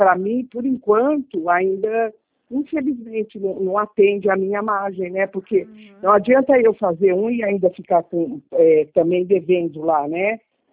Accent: Caraguatatuba, São Paulo, Brazil; eu sou de Caraguatatuba, certo?

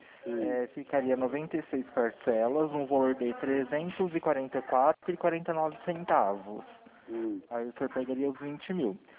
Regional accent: Campinas, São Paulo, Brazil; Eu sou aqui de Campinas, São Paulo.

